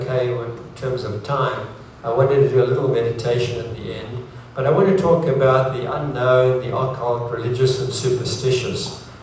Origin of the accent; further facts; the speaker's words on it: South Africa; which was very compelling even when I grew up in South Africa and I would watch cowboy movies